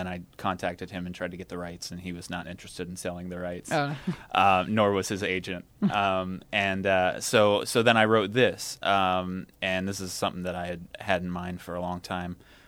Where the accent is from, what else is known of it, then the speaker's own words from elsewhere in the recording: Oxford, Ohio, United States; We shot it in the summer of 2007, back in my hometown in Oxford, Ohio.